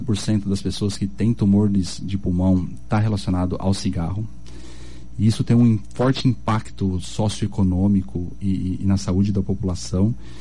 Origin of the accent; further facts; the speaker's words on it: Dourados, Mato Grosso do Sul, Brazil; Sim, sim, sou natural daqui de Dourados, fiz faculdade aqui em Dourados, fiz residência em clínica em cirurgia geral aqui em Dourados, só fiz a residência de cirurgia torácica em São Paulo.